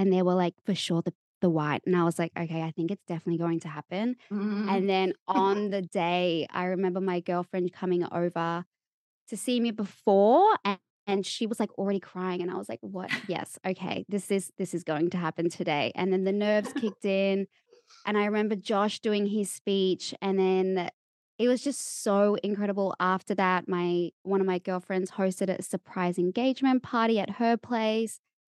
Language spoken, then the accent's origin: English; Melbourne, Victoria, Australia; also born or lived in Sydney; now in London, United Kingdom; I grew up in Melbourne and then moved to Sydney for 5 years. I'm now currently in London.